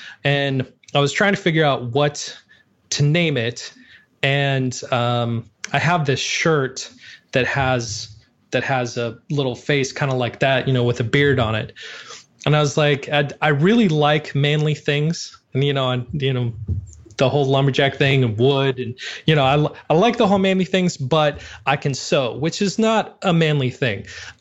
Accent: Montana, United States; Cause I grew up in Montana. And so, you know, mountain men homes, things like that.

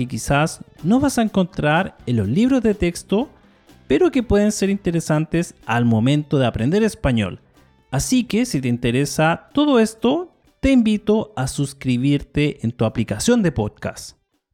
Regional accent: Chile; soy de Chile, Sudamérica

